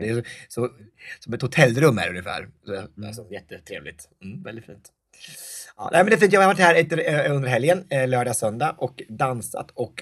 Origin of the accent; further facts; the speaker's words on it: Örebro County, Sweden; Det är hemma i Närke.